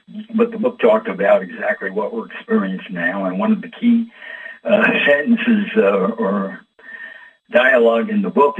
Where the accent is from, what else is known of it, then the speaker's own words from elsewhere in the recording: United States; not just because I'm an American